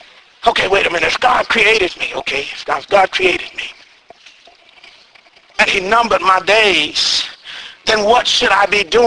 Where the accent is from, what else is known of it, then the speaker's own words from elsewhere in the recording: Dallas, Texas, United States; now in Pauls Valley, United States; I'm from Dallas, Texas, the big city. Love Dallas, Texas. Love my church. Love my family there.